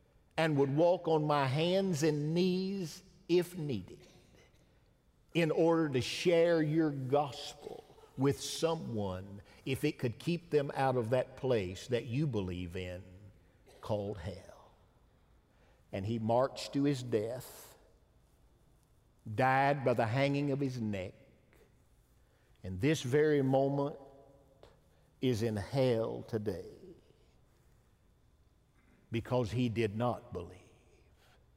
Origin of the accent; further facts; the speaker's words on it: Detroit, Michigan, United States; born there; of course, I was born in Detroit